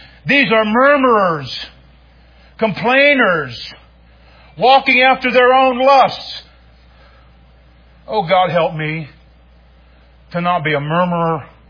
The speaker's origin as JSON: {"language": "English", "region": "Ohio", "country": "United States", "tie": "born or raised there", "said": "I grew up in Ohio where I was landlocked. Okay. So I didn't have many places to go swimming."}